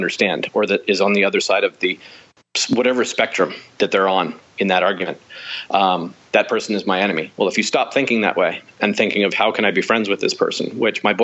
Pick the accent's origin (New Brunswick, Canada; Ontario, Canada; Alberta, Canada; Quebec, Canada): Alberta, Canada; Calgary; moved away as an adult; if you're born and raised in Calgary, Alberta, you feel out of place because it's a city that was 300,000 people when I was born and grew to over a million people by the time I left at the age of 23.